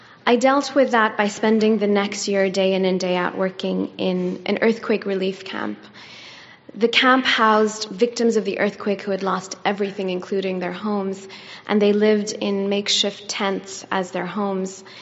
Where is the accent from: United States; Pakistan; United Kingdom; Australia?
Pakistan; But I was also growing up in Pakistan at a time when things were challenging in the country.